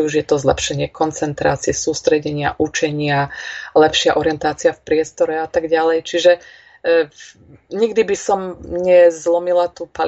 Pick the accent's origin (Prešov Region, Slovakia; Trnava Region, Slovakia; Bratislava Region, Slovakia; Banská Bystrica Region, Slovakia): Banská Bystrica Region, Slovakia; Revúca; now in Banská Bystrica, Slovakia; A keď som skončila, tak som nastúpila na daňový úrad v Revúci, odkiaľ pochádzam. A neskôr, keď som teda išla za svojím manželom do Banskej Bystrice, tak som prestúpila na daňové riaditeľstvo